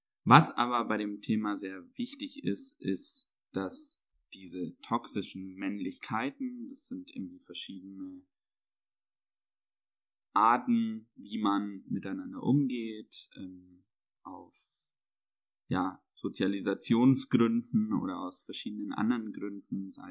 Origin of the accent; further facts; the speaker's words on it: Bavaria, Germany; also born or lived in Munich; Ich bin ja in Bayern auch groß geworden, habe dort eine sehr konservative Sozialisation erfahren und dann auch lange Zeit in München gelebt, dort eine Ausbildung gemacht und so, bis ich 23